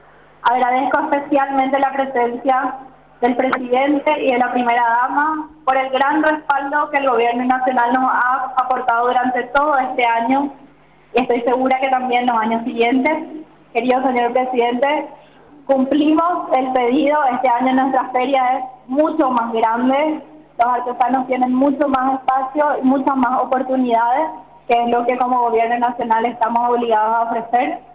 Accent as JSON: {"language": "Spanish", "country": "Paraguay", "said": "lo que somos como paraguayos y paraguayas."}